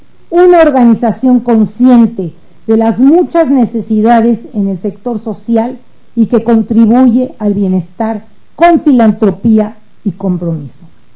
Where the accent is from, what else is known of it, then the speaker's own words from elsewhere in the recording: Mexico; Somos mexicanas y como mexicanas nos doblamos las mangas y trabajamos para cumplir objetivos trazados y metas establecidas.